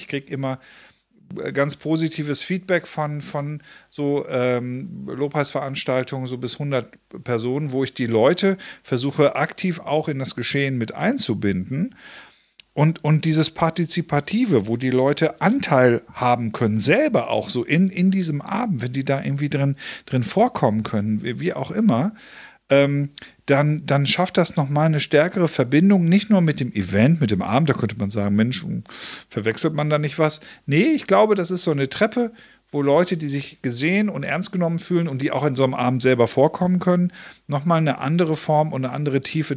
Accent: Northern Germany, Germany; born there; muss ich als geborener Norddeutscher, muss ich das auch nicht ständig haben.

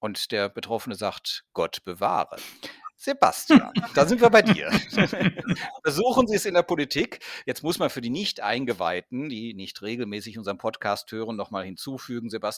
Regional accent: Cologne, North Rhine-Westphalia, Germany; Ich komme aus Köln. Wir haben beispielsweise den Kölnberg, wir haben Chorweiler und viele andere Bereiche

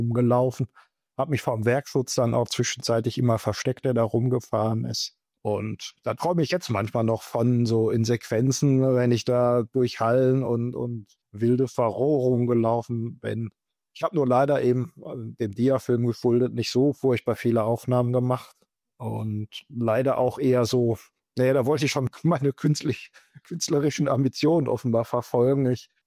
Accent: Bochum, North Rhine-Westphalia, Germany; die Jahrhunderthalle in Bochum ist ja durchaus bekannt, die ist ja umgebaut worden auch zu einer Veranstaltungshalle. Ich bin in der Nähe groß geworden

